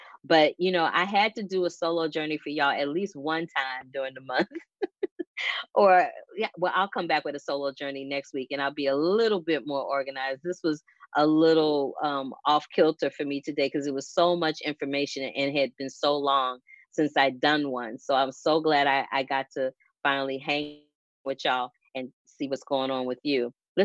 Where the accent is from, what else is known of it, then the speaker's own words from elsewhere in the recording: St. Louis, Missouri, United States; a documentary centered around Homer G. Phillips Hospital in my hometown of St. Louis, Missouri.